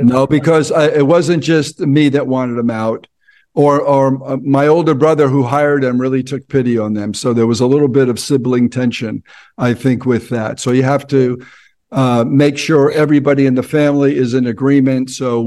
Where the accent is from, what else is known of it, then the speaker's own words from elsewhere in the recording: New Jersey, United States; Yeah, I'm from Jersey, so we